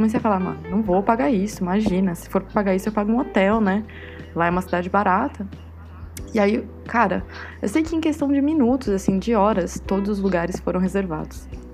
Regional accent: Brazil; Eu sou brasileira, eu não sou daqui

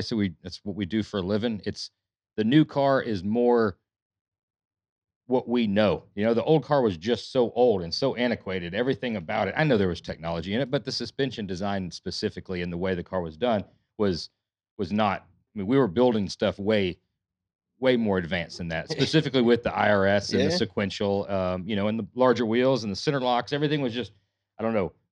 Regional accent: Alabama, United States; I am from Alabama. I, of course, being from the South, grew up a NASCAR fan.

